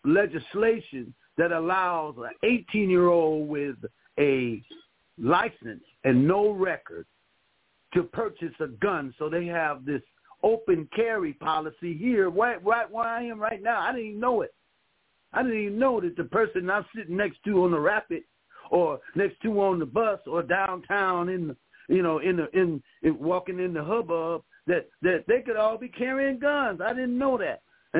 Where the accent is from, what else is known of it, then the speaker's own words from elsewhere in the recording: Ohio, United States; now in California, United States; and I'm from Ohio, but I've been living in California and aloof from a lot of the policies.